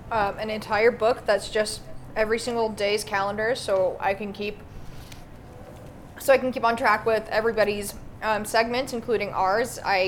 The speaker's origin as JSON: {"language": "English", "town": "Grand Junction", "region": "Colorado", "country": "United States", "said": "I'm from Grand. Yeah. So Grand Junction is home to me."}